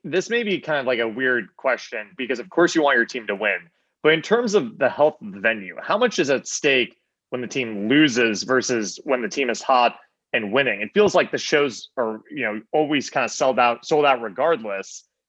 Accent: New York, United States; now in Nashville, United States; I grew up in New York, Madison Square Garden, my favorite venue of all time. Living in Nashville for several years, I now have a deep connection to Bridgestone.

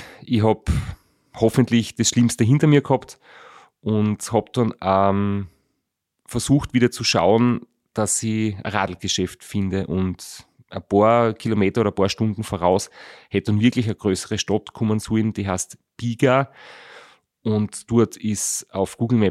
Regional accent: Austria; hat mich irgendwie gefragt, wo ich herkomme und ich habe gesagt, ja, Austria

